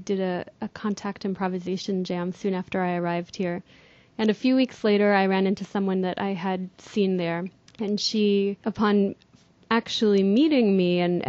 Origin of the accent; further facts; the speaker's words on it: United States; The fact that I'm American and not Israeli